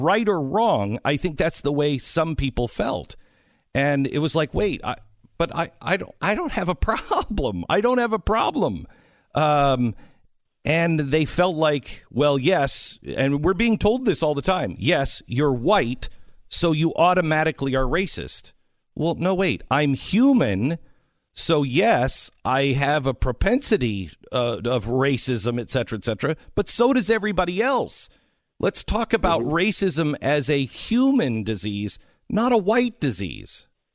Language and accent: English; Seattle, Washington, United States; I grew up in Seattle, and I know that regionally it's very different.